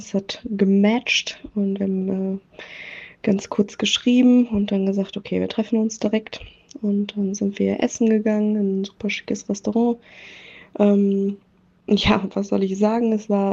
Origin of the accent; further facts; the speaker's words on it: Münster, North Rhine-Westphalia, Germany; ich komme aus Münster